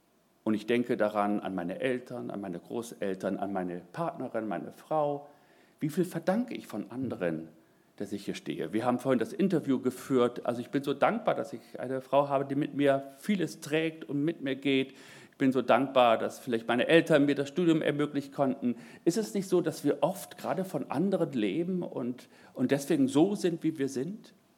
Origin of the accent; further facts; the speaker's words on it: Oldenburg, Lower Saxony, Germany; ich komme aus Oldenburg, eine sehr gut situierte Stadt